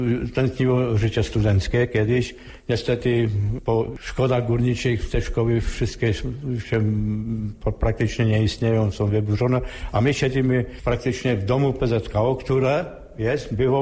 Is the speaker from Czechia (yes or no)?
yes; Karviná, Moravian-Silesian Region, Czechia; My z Karwiny 2 niestety nie ma już nic, a ja mam takiego pecha, że gdzie byłem w szkole, tak są wszystkie zburzone